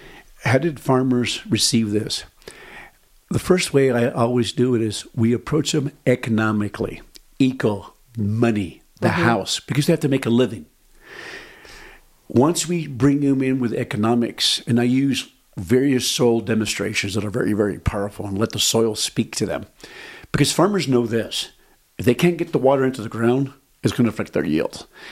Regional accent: New Mexico, United States; I grew up in New Mexico. Our family has been here hundreds and hundreds of years.

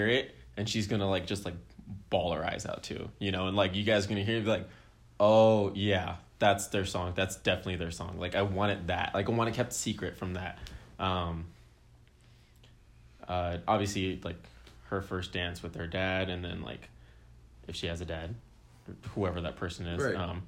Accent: California, United States; because I grew up in California, you know, so I would see the beach probably more times than like you've ever been to the beach.

